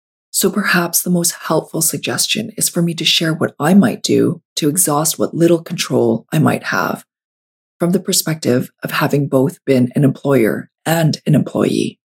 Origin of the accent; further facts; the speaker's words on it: Canada; I haven't had a lot of personal experience with opportunities being withheld from me due to me being Chinese Canadian